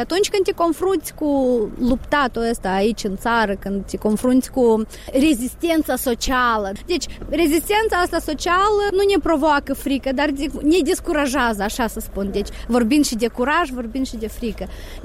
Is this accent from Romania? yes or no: no; Moldova; Dar noi suntem moldoveni, găsim ieșiri din toate situațiile.